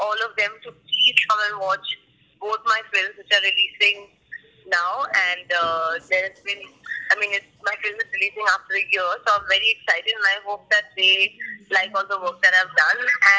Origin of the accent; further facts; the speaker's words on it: Pune, Maharashtra, India; born there; now in Mumbai, India; I've been raised all over India because my dad was in the army, right? So I've technically not lived in any city for more than a year, but I was born in Pune.